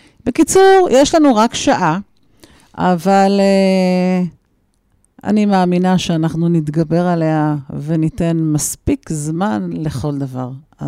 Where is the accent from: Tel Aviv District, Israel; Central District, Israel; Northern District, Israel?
Northern District, Israel; Kfar Tavor; תמיד אני אומרת שאני מגיעה מכפר תבור, וכולם אומרים לי, מה? מכפר תבור?